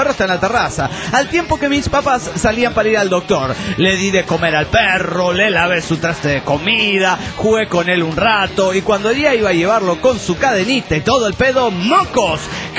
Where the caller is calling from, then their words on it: Villahermosa, Tabasco, Mexico; de Villahermosa, Tabasco, México.